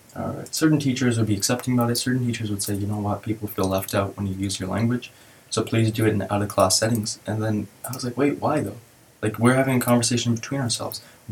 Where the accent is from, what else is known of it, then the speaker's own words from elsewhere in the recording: Canada; born there; also born or lived in India; I was born in Canada, but my family moved to India during that period of my life, which allowed me to really connect to my roots at a really, really young age.